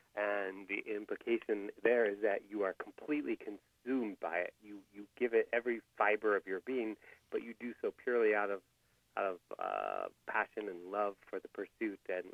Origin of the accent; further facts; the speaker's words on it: Columbia, Maryland, United States; I got this brilliant idea that I was going to start a comic book club in the town that I grew up in Columbia, Maryland.